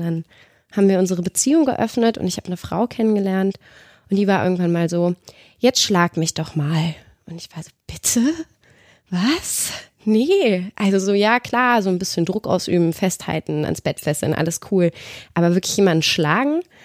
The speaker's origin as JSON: {"language": "German", "town": "Cologne", "region": "North Rhine-Westphalia", "country": "Germany", "accent": "Rhinelandic", "said": "Ich komme halt ursprünglich aus Köln und dann bin ich ganz viel rumgezogen und inzwischen habe ich so ein Konglomerat an Dialekten, aber am schlimmsten ist natürlich das Rheinländisch. Das bleibt."}